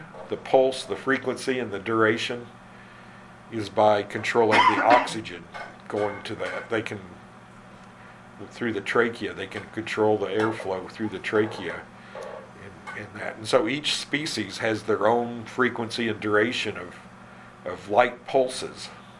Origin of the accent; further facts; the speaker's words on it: Indiana, United States; Where I grew up in Indiana, they were everywhere.